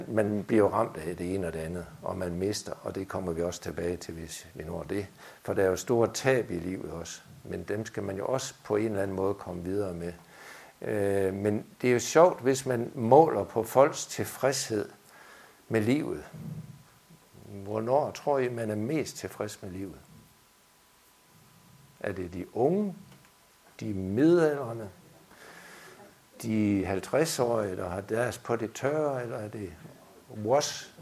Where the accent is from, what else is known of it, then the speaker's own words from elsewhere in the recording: Svendstrup, North Denmark Region, Denmark; Jeg er jo ikke vestjyde. Det turde fremgå, jeg er nordjyde. Og så kom jeg til... Jeg kom sådan set ikke til Aalborg, før jeg var 5-6 år gammel. Og jeg kom ikke til København, før jeg var 15.